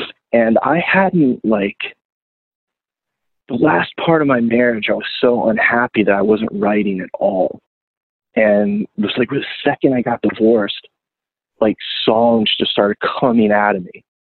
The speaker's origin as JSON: {"language": "English", "region": "Florida", "country": "United States", "lives_now": "Gainesville, United States", "said": "I moved to Gaines when my first 7-inch came out because I was from South Florida and like South Florida didn't really have like a punk scene or anything."}